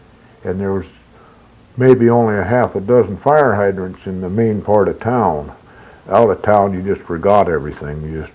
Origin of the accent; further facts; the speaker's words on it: Nenana, Alaska, United States; Because all the time I was raised there in Nenana, why, we had running water in the house and hot air furnaces